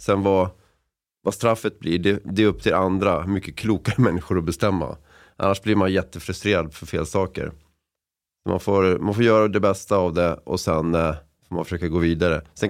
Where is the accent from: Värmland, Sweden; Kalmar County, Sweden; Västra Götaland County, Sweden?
Värmland, Sweden; accent: Värmland dialect; så tappade jag lite då min värmländska. Jag fick försöka fånga upp den igen.